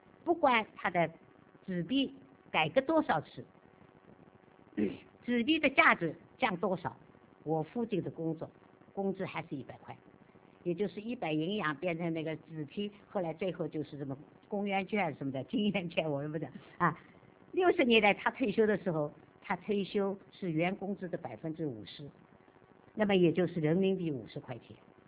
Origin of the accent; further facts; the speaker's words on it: Changzhou, Jiangsu, China; 我们老家江苏常州